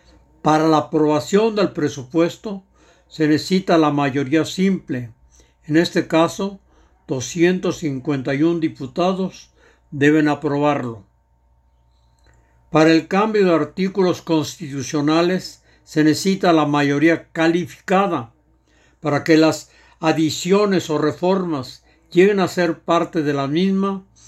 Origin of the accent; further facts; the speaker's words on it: Mexico; Como ciudadanos, como universitarios y como mexicanos, debemos votar.